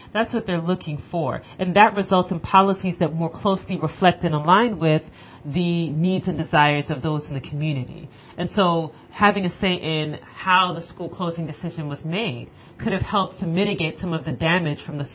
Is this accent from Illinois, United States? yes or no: yes; Chicago, Illinois, United States; I grew up in the Chicago area, spent a lot of time on the north side in Rogers Park, Uptown, Edgewater area